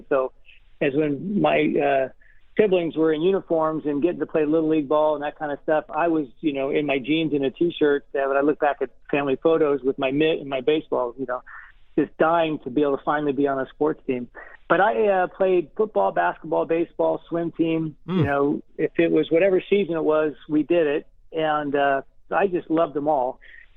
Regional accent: Conway, South Carolina, United States; born there; I was born in Conway, South Carolina, which is just to the west of Myrtle Beach. And my dad was military, so we moved all over the country.

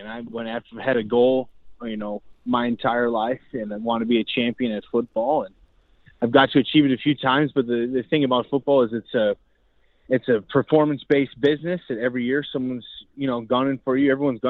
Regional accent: Indianapolis, Indiana, United States; also born or lived in Chicago; I was born in Chicago, Illinois, raised in Indianapolis, and it's me and my sister, two kids.

